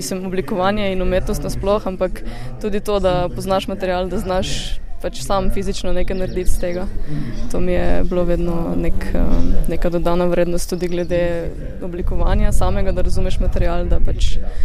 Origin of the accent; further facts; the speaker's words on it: Gornja Radgona, Mura, Slovenia; jaz sem drugače iz Gornje Radgone in sem se odločila po srednji šoli, šoli za oblikovanje v Mariboru, da se upišem na višjo strokovno šolo v Sežani